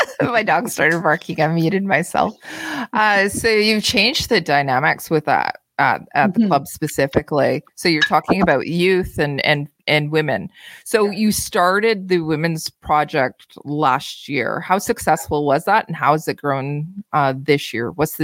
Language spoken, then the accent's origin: English; Ontario, Canada; I'm from Ontario, where you get onto a wait list